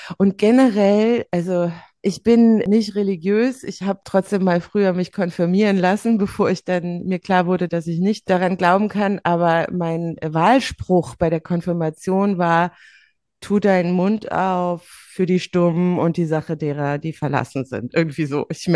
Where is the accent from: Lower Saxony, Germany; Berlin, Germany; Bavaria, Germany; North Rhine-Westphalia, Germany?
North Rhine-Westphalia, Germany; Cologne; als Kölnerin